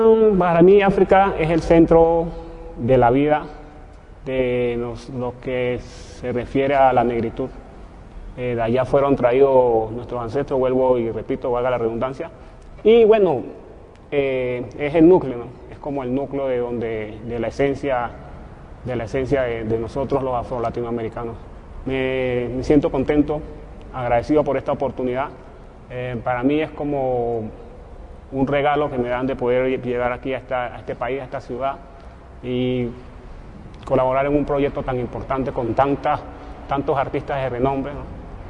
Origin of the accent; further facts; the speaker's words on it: Portobelo, Colón, Panama; Soy nativo del corregimiento de Portobelo, distrito de Portobelo, en la costa arriba de la provincia de Colón, en la República de Panamá.